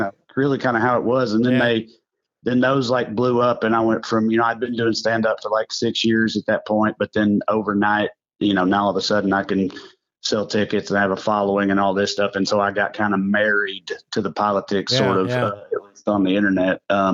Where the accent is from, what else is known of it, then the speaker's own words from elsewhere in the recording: Salina, Tennessee, United States; no, in my hometown, it's called Salina, Tennessee.